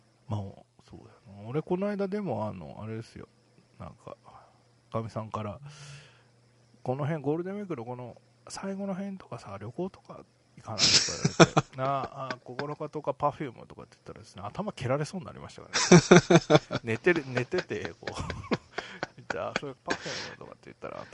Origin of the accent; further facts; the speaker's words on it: Hiroshima, Japan; まあ僕もねやっぱり広島出身 の、 あの同郷のよしみとしてですね